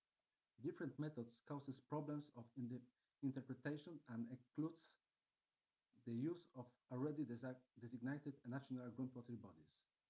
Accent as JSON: {"language": "English", "country": "Poland", "said": "I'm from Poland."}